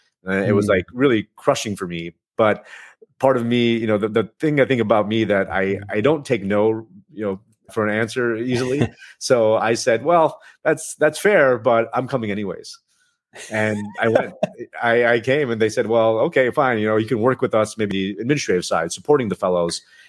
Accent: Chicago, Illinois, United States; born there; I was born in Chicago. So we went to a studio in Chicago

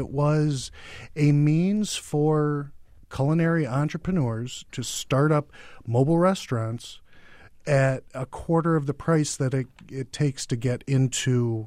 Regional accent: Detroit, Michigan, United States; one of the trucks that I've recently found is actually in my hometown of Detroit.

